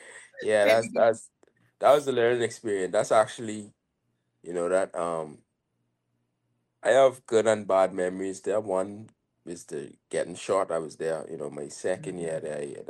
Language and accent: English; Nassau, New Providence, Bahamas; But I grew up in Nassau